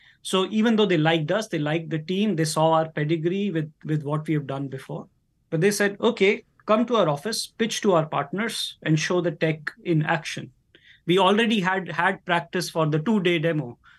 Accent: Delhi, India; growing up in Delhi in a middle-class family

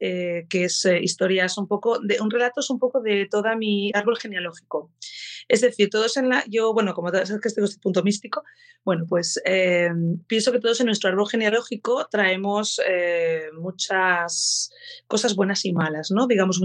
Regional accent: Asturias, Spain; Aquí yo soy de Asturias, soy de vivo en Gijón

